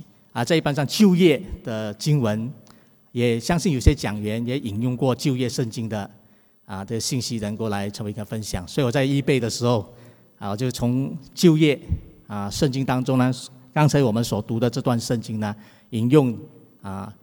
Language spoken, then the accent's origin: Chinese; Singapore; 我们新加坡人都很喜欢旅行哈